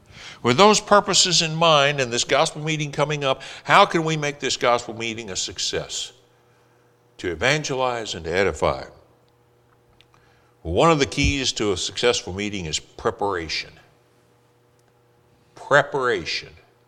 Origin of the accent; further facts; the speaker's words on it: California, United States; now in Arkansas, United States; But I came to Harding from Southern California, where I graduated from high school. It was not uncommon in Southern California to pick a girl up at 7:30.